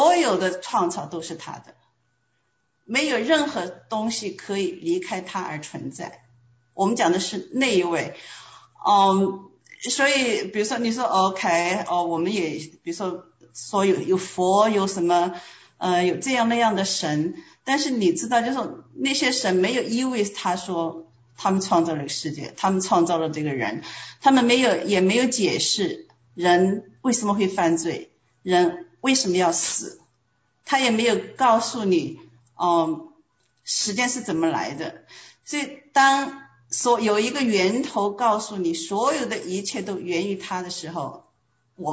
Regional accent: China; 比如说我们中国人可能比较信的就是佛吧

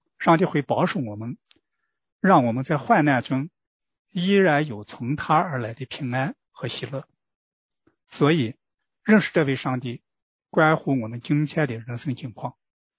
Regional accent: China; 我们中国人有一句歇后语这样说

